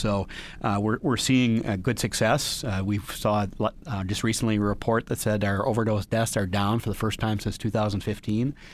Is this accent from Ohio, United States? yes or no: no; Wisconsin, United States; created the Hope Centers, which are throughout Wisconsin in rural and underserved areas. There's one in my hometown.